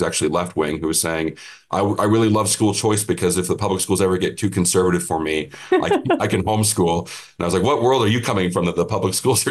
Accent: Denver, Colorado, United States; including in my hometown of Denver

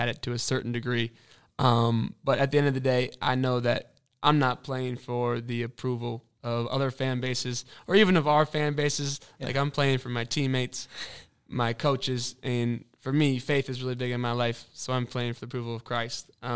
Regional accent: Minnesota, United States; Well, I'm from Minnesota, So you always look forward to going to the barn.

